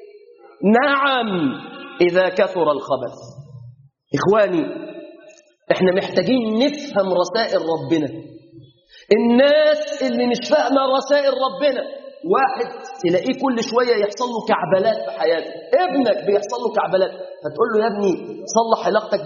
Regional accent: Egypt

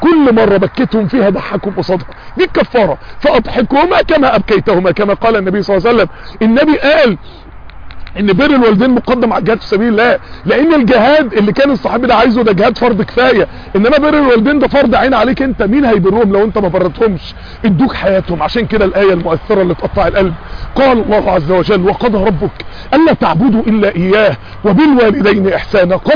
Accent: Mansoura, Dakahlia, Egypt; وانا من المنصورة

